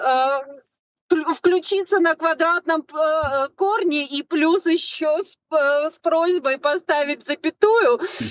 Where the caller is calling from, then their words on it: Canary Islands, Spain; Я с Тенерифе.